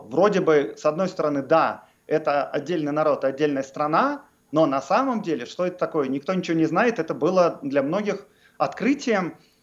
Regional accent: Moscow, Russia; Я вырос в Москве

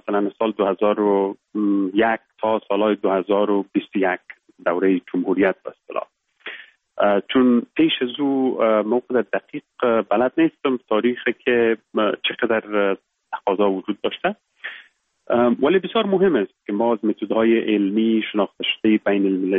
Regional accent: Baghlan, Afghanistan; moved away as an adult; also born or lived in Kabul / England; ما در ولایت بغلان متولد شدیم، یک از ولسوالی‌هایش خوست و فرنگ نام داره.

